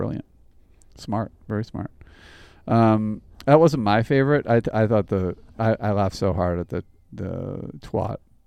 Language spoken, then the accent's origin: English; Manchester-by-the-Sea, Massachusetts, United States; I'm from Manchester, Massachusetts. We never called it Manx like you call Manchester.